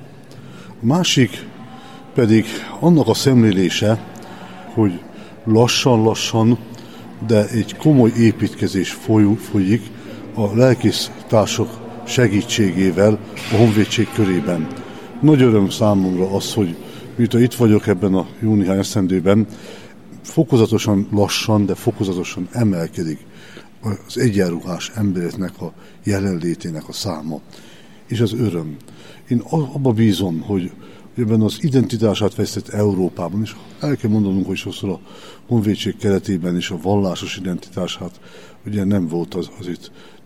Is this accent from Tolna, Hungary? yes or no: yes; Szekszárd, Tolna, Hungary; meg azért is, mert szekszárdi vagyok